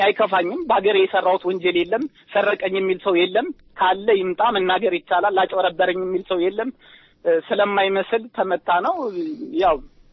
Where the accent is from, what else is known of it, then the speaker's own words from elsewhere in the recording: Amhara, Ethiopia; እኔ የጎጃም ልጅ ነኝ።